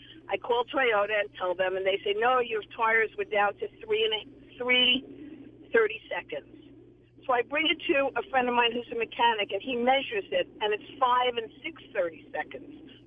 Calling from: Boyceville, Wisconsin, United States; Boyceville.

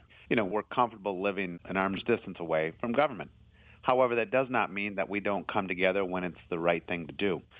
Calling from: Marquette, Michigan, United States; I'm calling from Marquette today.

